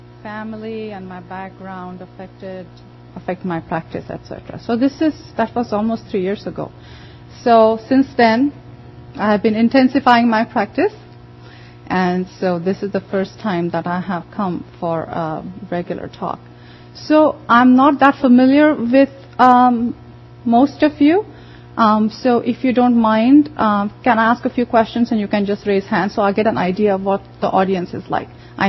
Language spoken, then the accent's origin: English; India; I, of course, grew up sitting down on the floor all the time because I grew up in India.